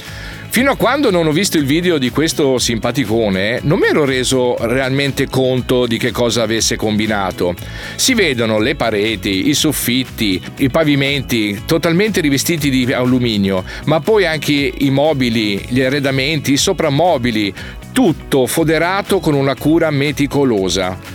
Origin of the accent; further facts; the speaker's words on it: Bologna, Emilia-Romagna, Italy; di nome e di fatto ovviamente. Vengo da Bologna, sono un diversamente giovane e novello pensionato.